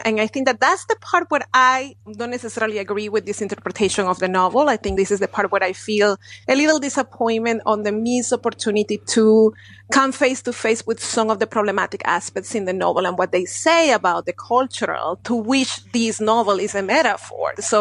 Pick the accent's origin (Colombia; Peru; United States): Colombia; Caribbean Region; as someone who had been personally touched by the book as a woman growing up in the Caribbean, in the same region that gave place to Macondo